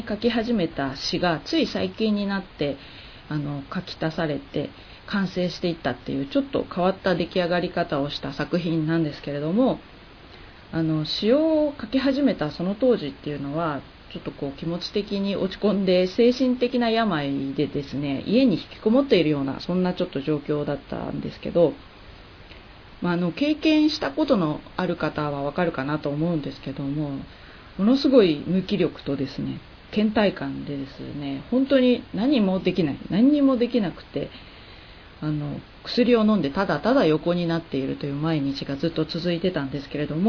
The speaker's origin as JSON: {"language": "Japanese", "town": "Yokohama", "region": "Kanagawa", "country": "Japan", "tie": "born or raised there", "said": "地元の横浜、それから横須賀とか、時々都内のライブハウス"}